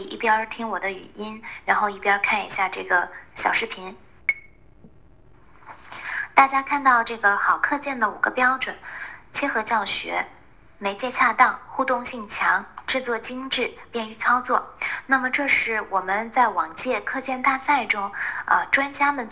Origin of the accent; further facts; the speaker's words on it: Beijing, China; 各位老师，大家好，我是北京的